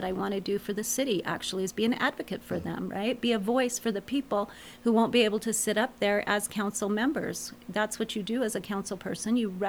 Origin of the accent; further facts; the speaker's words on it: Henderson, Nevada, United States; now in Boulder City, United States; And I grew up in Henderson, like I told you.